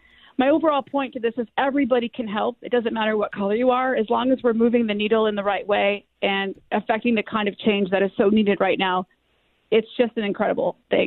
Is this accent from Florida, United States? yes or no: no; North Carolina, United States; also born or lived in Midwest; I grew up in North Carolina, yep.